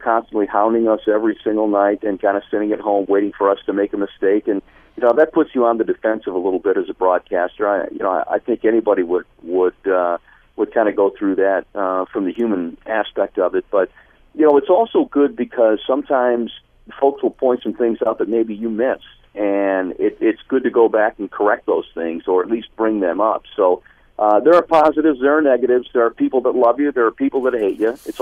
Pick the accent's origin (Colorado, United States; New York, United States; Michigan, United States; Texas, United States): Michigan, United States; Detroit; it's a dream come true for me as a native Detroiter to be able to do games for my hometown team.